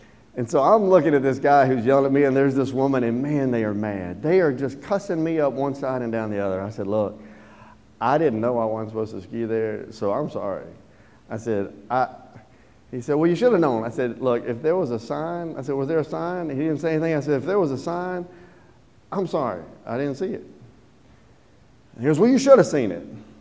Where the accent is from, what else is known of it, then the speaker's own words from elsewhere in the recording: Georgia, United States; I'm from Georgia, man. NASCAR means going like this.